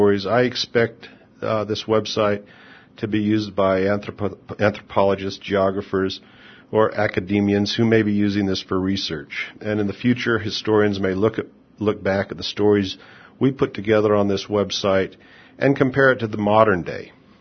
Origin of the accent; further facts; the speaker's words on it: United States; and I'm from America, the United States.